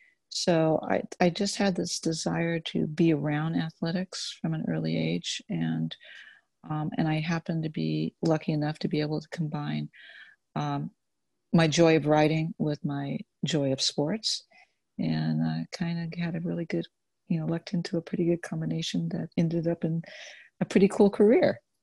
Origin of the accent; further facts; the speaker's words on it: San Diego, California, United States; I grew up very traditional in San Diego. My grandparents were from Portugal. So we were raised very European, very traditional